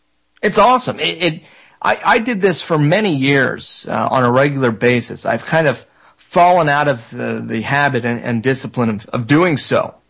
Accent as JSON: {"language": "English", "region": "Florida", "country": "United States", "tie": "born or raised there", "said": "Growing up in South Florida, you know, I had access to learn a lot about the various homeopathic remedies used in the Caribbean. I was raised by a Jamaican lady"}